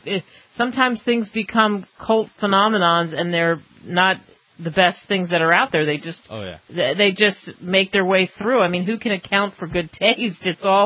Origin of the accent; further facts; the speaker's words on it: Northeast, United States; I grew up in the Northeast, and there'd be people in overpasses.